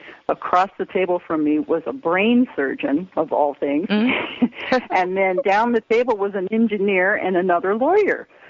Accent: Los Angeles, California, United States; I worked actually in Los Angeles. I grew up in the Los Angeles area, and so I worked for a law firm and at that time.

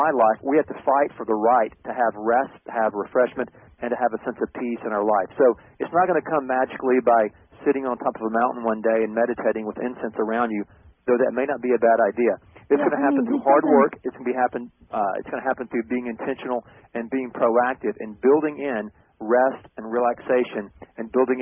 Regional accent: the Carolinas, United States; my brother and I, we grew up in the Carolinas

